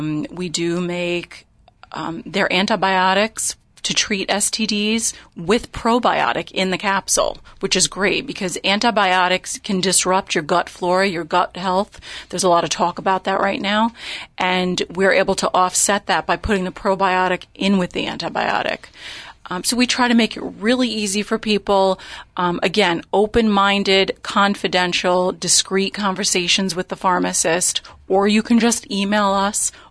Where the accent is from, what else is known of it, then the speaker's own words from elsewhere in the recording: New York, United States; So, I mean, we're from New York. We're pretty open-minded, you know?